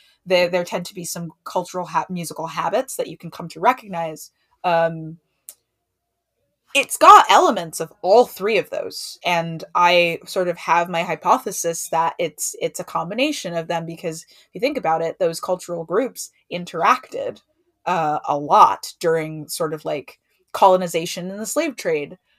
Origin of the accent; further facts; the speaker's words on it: New York, United States; the fact that I grew up in New York, which is incredibly diverse.